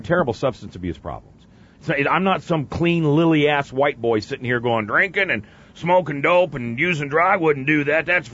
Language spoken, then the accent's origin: English; Nebraska, United States; I'm Lutheran. I'm white trash from Nebraska, baby. That's all I am.